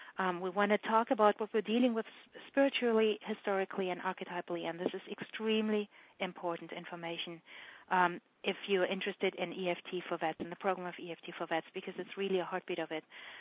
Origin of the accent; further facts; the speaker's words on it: Germany; English is a second language; obviously, being German, as you might hear from my accent, I was raised in the awareness what war can do to people and what people do in war.